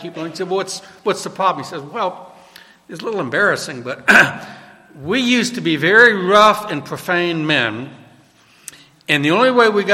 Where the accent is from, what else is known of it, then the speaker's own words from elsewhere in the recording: New Orleans, Louisiana, United States; As you know, I grew up in New Orleans, went to the Mardi Gras